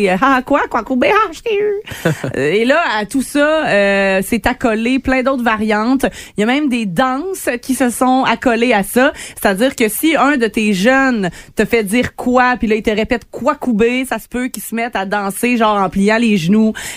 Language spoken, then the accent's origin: French; Quebec, Canada; ça s'est rendu chez nous au Québec.